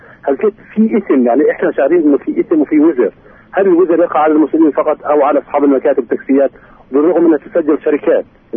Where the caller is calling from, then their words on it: Al-Bireh, West Bank, Palestine; أنا بقول أنا بحكي معك من مدينة البيرة